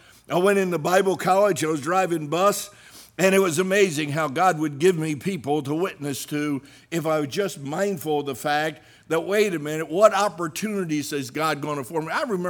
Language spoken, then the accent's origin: English; New Jersey, United States; You know, I'm from New Jersey. I'm blunt.